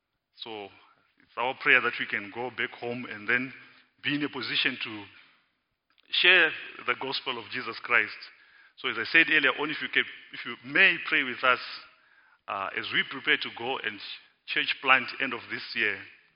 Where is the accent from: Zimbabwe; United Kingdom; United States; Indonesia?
Zimbabwe; moved away as an adult; now in South Africa; I am originally from Zimbabwe, and it has been my country of birth. I lived in Zimbabwe for 24 years. And I'm been in South Africa for 10, so you can even guess how old I am even from there.